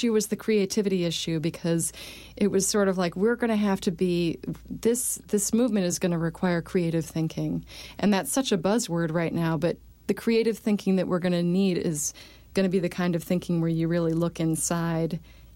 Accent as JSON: {"language": "English", "town": "Lansing", "region": "Michigan", "country": "United States", "tie": "born or raised there", "said": "Even as a child, I grew up in Lansing, uh-huh."}